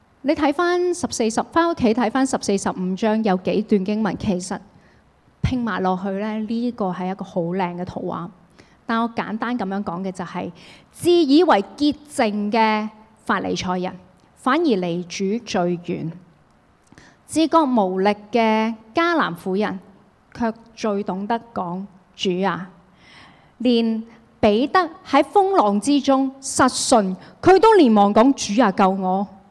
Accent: Hong Kong; 因為我就是香港人

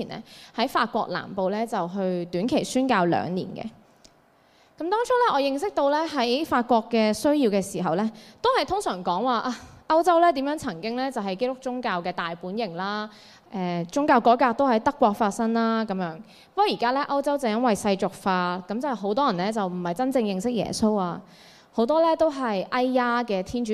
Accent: Hong Kong; 其实我们作为香港人是生活在一个很讲求能力的社会里面

